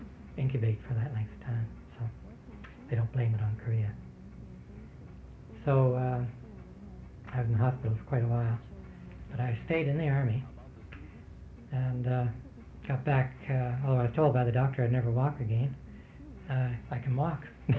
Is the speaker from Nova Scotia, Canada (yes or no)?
yes; Wolfville, Nova Scotia, Canada; actually, to Acadia University as a resident staff officer for 4 years, which was rather nice to go back to my hometown and my alma mater.